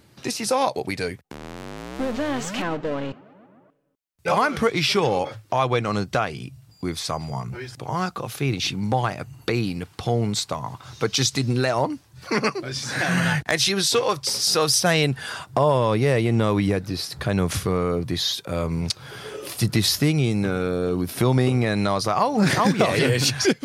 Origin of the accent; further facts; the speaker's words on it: United Kingdom; being British is something that I'm really proud of. And wherever I go around the world, the main currency that I have got to trade is that I'm a Brit and I'm funny.